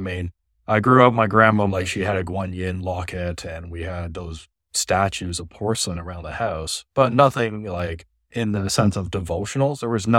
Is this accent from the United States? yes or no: no; Hamilton, Ontario, Canada; my background was I grew up essentially in Steel City, Hamilton, Ontario.